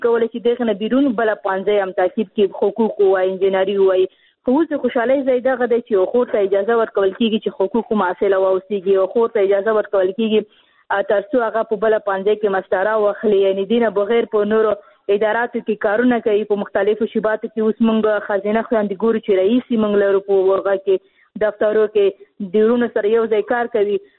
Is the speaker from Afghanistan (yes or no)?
yes; Khost, Afghanistan; زه خپل د خوست یم